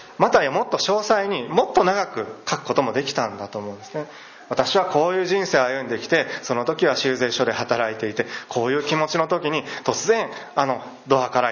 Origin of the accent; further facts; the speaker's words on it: Nara, Japan; 奈良で生まれ育って今関東圏で、過ごしているものとしては